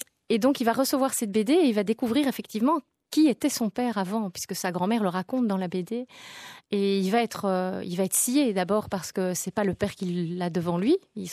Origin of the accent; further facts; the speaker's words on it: Belgium; comme on dit chez nous en Belgique, chipoté